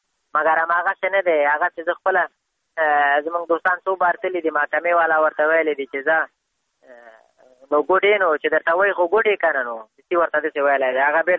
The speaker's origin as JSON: {"language": "Pashto", "country": "Afghanistan", "said": "موږ هم د افغانستان بچیان یو، د افغانستان معلولین یو"}